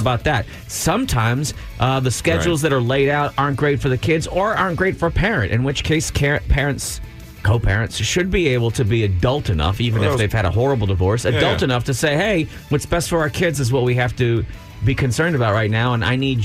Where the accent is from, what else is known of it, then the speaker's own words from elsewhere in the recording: Louisiana, United States; And that was the thing about when I was growing up in Louisiana, that you didn't have that problem with the shells.